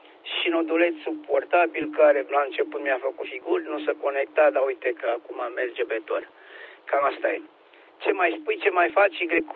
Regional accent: Romania; Păi de noi suntem români, bem cafea.

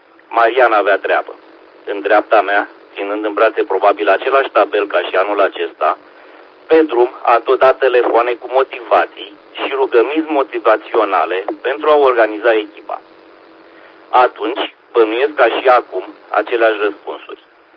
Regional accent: Romania; pentru că pur și simplu suntem români de rând care gândim cel mai bine ar fi să moară capra vecinului

